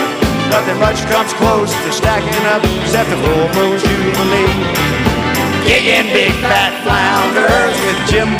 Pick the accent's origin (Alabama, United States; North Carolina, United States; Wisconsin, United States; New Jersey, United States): Alabama, United States; because I grew up on Mobile Bay, which is kind of, it's a peewee bay compared to Chesapeake Bay